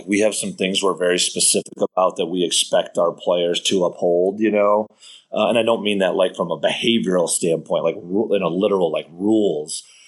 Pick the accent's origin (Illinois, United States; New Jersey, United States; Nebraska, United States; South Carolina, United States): Illinois, United States; Chicago; also born or lived in Columbus / Michigan; You know, I moved here from the Midwest, you know, from, I was in Columbus and Michigan before that, and grew up in suburban Chicago.